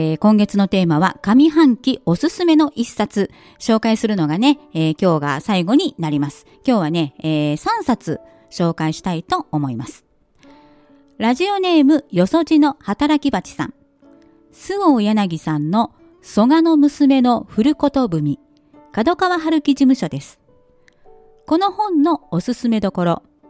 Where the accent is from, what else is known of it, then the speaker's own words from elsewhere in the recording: Osaka, Japan; 大阪人としてはですね、なんとか世界遺産をって思ってたところにね、このニュースなので本当にね、私も嬉しいです。